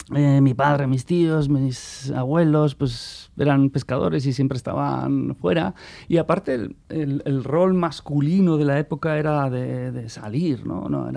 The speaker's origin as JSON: {"language": "Spanish", "town": "Ondarroa", "region": "Basque Country", "country": "Spain", "tie": "born or raised there", "also_born_or_lived": "Bilbao / Vitoria", "said": "Empiezo con mi niñez en Ondarroa, la juventud, la época en la que estuve preso por insumiso en la cárcel de Basauri. Mi vida en Bilbao, en Vitoria, luego otra vez vuelta a Ondarroa"}